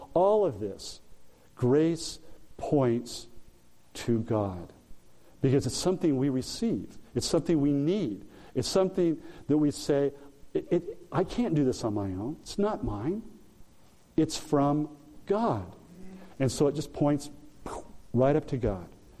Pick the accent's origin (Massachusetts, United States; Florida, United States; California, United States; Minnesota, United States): California, United States; Arcadia; it's in Arcadia, the town I grew up in.